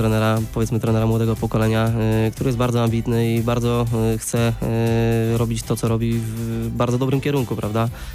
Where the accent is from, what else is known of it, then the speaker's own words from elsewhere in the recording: Opole, Opole Voivodeship, Poland; No, dokładnie to pochodzę z Opolszczyzny, z miasta Opola.